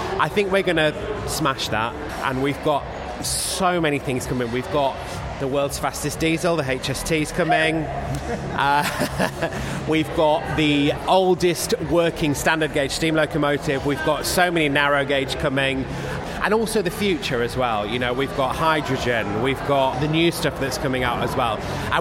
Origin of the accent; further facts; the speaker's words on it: York, Yorkshire and the Humber, United Kingdom; So I grew up in York. I worked at the National Railway Museum when I was growing up